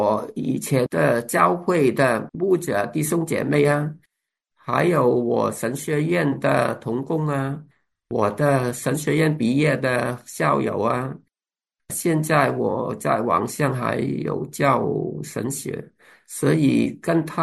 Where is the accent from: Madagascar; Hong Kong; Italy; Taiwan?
Hong Kong; 因为我在香港长大，我跟小学同学、中学同学、大学同学都有机会再见面